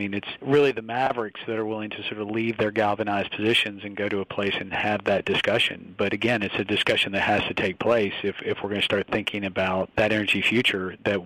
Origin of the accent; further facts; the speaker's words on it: Shreveport, Louisiana, United States; You know, I'm actually from Shreveport, Louisiana, which is north of New Orleans.